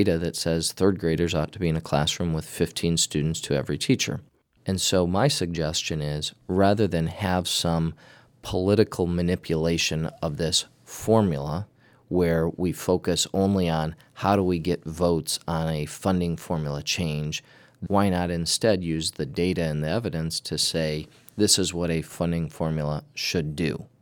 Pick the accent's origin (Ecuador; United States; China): United States; Bloomington; I come from Bloomington